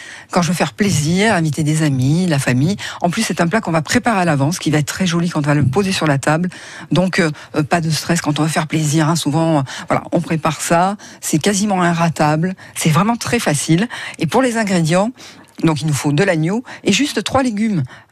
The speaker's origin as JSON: {"language": "French", "region": "Provence-Alpes-Côte d'Azur", "country": "France", "said": "Tian en terre cuite qu'on utilise beaucoup chez nous en Provence"}